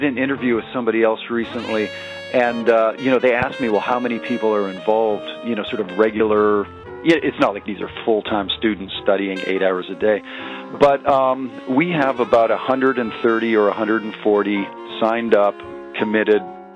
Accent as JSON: {"language": "English", "town": "Edmonton", "region": "Alberta", "country": "Canada", "moved": "as an adult", "lives_now": "United States", "said": "I'm from Canada, actually, originally. I'm from Edmonton, Alberta, Canada. And I guess I came to the States years ago to go to the University of North Texas."}